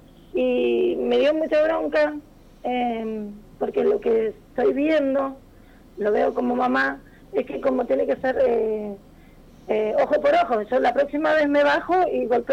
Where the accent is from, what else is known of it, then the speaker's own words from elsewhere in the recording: Villa La Angostura, Neuquén, Argentina; como somos de Villa Langostura